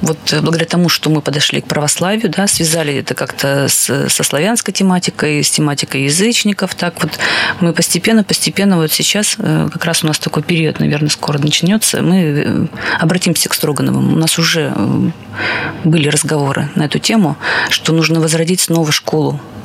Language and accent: Russian; Kudymkar, Perm Krai, Russia; потому что я с Кудымкара